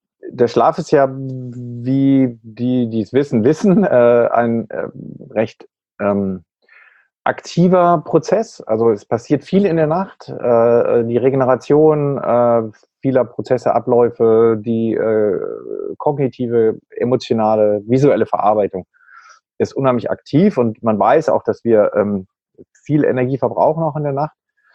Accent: Germany; Du merkst auch als Deutscher, ein bisschen peinlich, egal.

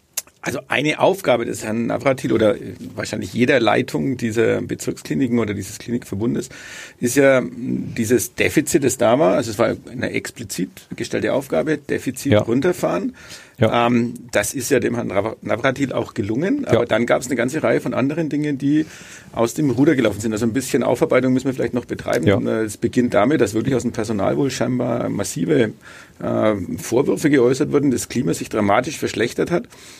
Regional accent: Bad Windsheim, Bavaria, Germany; Weil ich komme aus Bad Windsheim.

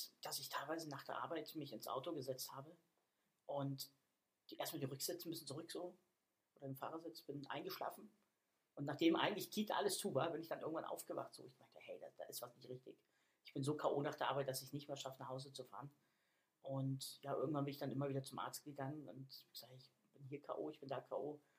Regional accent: Berlin, Germany; born there; also born or lived in Bavaria; now in Hamburg, Germany; Ich sag mal, ich komme eigentlich aus Hamburg, was nicht ganz stimmt, weil ich geboren in Berlin bin. Dann durch verschiedene Wege lange in Bayern gelebt. Dann wieder zurück nach Berlin, war nicht mehr meins. Und dann ist Hamburg eigentlich meine Heimat in Deutschland geworden.

